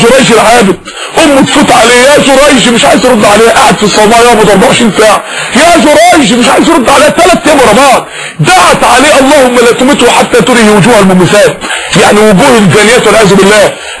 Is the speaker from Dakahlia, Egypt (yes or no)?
yes; Mansoura, Dakahlia, Egypt; عندنا في المنصورة جالها سرطان فعلا بحقيقة